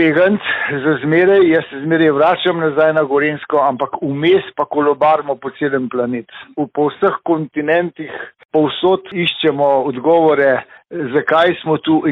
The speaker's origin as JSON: {"language": "Slovenian", "town": "Naklo", "region": "Upper Carniola", "country": "Slovenia", "tie": "born or raised there", "said": "Jaz sem se rodil pod Karavankami v prekrasni vasici Naklo, tam v domu kulture, kjer so moji starši takrat imel stanovanje, leta 54. Odraščal sem pa po vaseh okrog"}